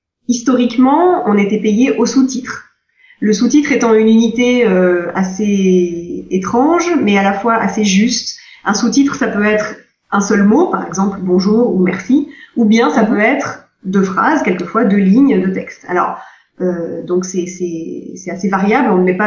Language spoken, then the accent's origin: French; France; quand on est français, c'est vrai que ça fait partie de notre culture un petit peu.